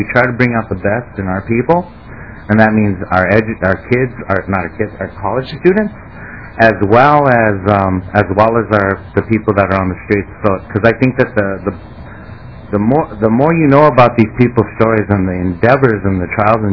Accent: Los Angeles, California, United States; I was homeless, and I grew up in East LA, and I'm Native, and I am Chicano, and I made it to the U of M

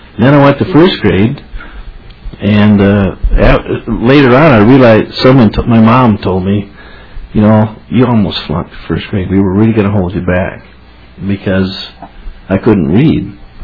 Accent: Eagan, Minnesota, United States; I'm from Egan, District 38B, and everybody in my family is a teacher, it seems like.

